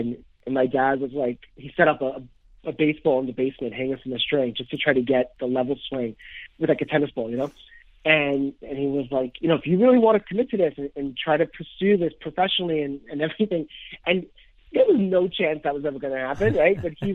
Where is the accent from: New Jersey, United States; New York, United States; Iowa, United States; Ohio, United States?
New York, United States; Queens; So I grew up in Queens, New York my whole life. I moved a couple years ago out to Long Island. I grew up in Ozone Park, Queens.